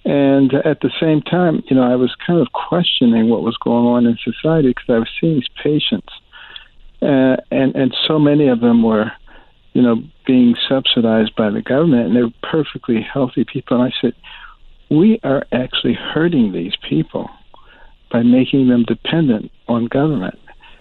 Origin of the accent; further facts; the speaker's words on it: Detroit, Michigan, United States; Well, you know, I grew up in Detroit, so I was a Democrat. Detroit and Boston, Democrat strongholds.